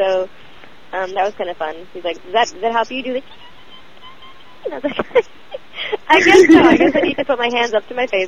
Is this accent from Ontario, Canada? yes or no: yes; Toronto, Ontario, Canada; I grew up in Toronto